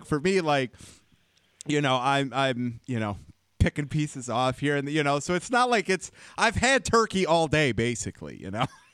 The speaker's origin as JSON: {"language": "English", "region": "Michigan", "country": "United States", "tie": "born or raised there", "said": "founded by Melinda Russell from Kazoo, Michigan, my home state."}